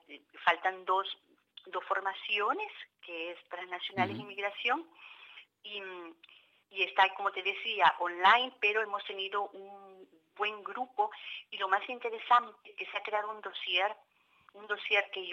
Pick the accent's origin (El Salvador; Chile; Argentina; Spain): El Salvador; en mi caso, que mi país de origen, El Salvador